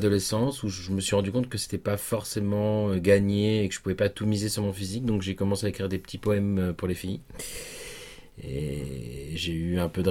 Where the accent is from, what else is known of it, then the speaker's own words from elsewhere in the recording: Tours, Centre-Val de Loire, France; je viens de Tours puisque je suis né à l'hôpital Velpeau, c'est pas une blague, c'est vrai. Donc après quelques allers-retours dans la capitale et des choses comme ça, je me suis réétabli à Tours.